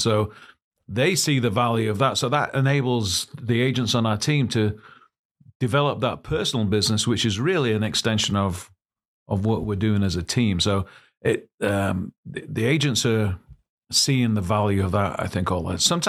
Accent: England, United Kingdom; It's because I'm from England.

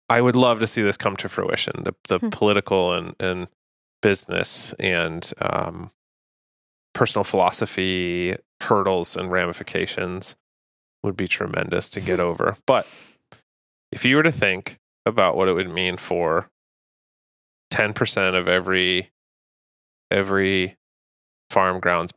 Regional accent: Northeast, United States; I grew up in the Northeast, so not a lot of publicly accessible land.

